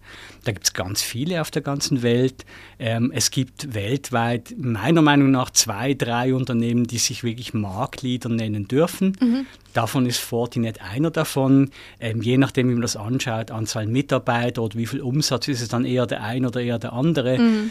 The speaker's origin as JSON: {"language": "German", "country": "Switzerland", "said": "Ich hoffe, man hört schon aus dem Akzent, wo ich herkomme. Darum für alle, die große Freude daran haben, grüezi miteinander aus der Schweiz."}